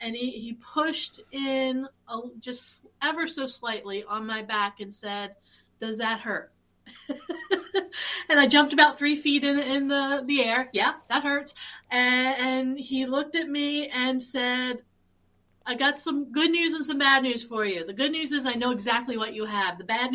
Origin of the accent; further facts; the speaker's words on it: Mount Pleasant, Pennsylvania, United States; I am outside of Pittsburgh in Mount Pleasant, Pennsylvania.